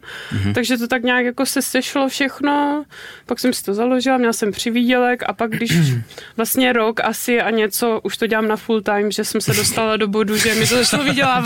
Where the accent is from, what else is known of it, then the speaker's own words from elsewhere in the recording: Prostějov, Olomouc Region, Czechia; now in Prague, Czech Republic; Pôvodne som z Moravy z Prostějova, ale žiju v Praze už 10 let.